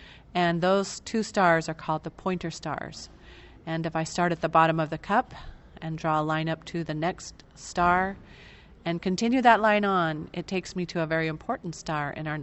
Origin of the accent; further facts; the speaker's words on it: Casper, Wyoming, United States; from Casper, Wyoming, and I am going to talk to you about a constellation that we see in our sky, even in Wyoming.